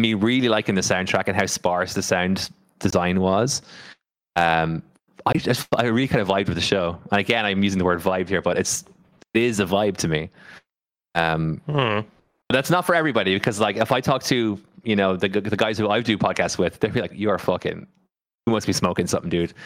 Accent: Ireland; as a Catholic, I grew up Catholic in Ireland, and Ireland's a really like quite religious society.

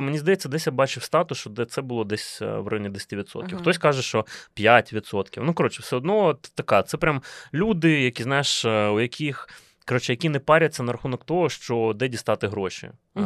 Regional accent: Kyiv, Ukraine; бо я як киянин, знаєш, для мене це не прям константа

